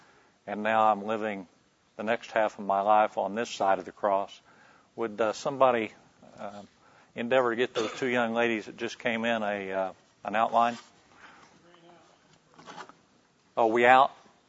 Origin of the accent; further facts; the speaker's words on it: Oklahoma City, Oklahoma, United States; born there; I was born in Oklahoma City.